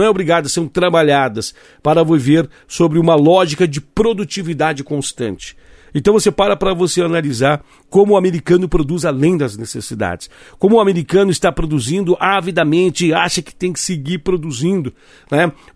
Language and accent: Portuguese; Brazil; Então o Brasil, nós como brasileiros, nós não temos esses pensamentos encravados, né?